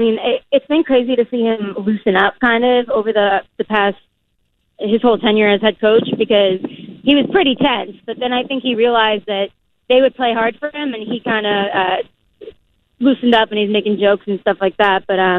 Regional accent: Boston, Massachusetts, United States; obviously, I'm coming from Boston, and I just can say that it's completely different.

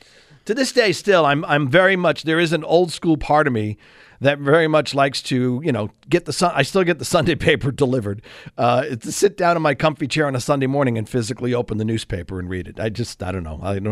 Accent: New York, United States; So, you know, I grew up in New York. So the Ranger games, of course, would be on TV.

